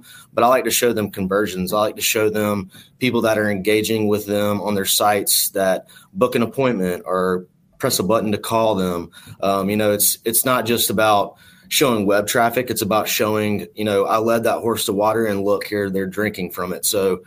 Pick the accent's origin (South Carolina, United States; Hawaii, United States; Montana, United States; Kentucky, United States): South Carolina, United States; I'm from South Carolina, so I'm still getting a 434 number